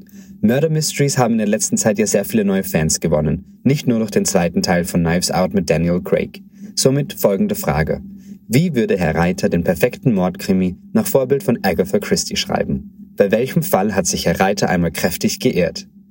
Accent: Klagenfurt, Carinthia, Austria; now in Vienna, Austria; Ich komme aus Klagenfurt, aber lebe in Wien.

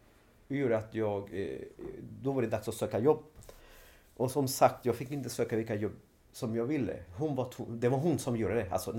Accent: Sweden; Nej, men jag är från Sverige.

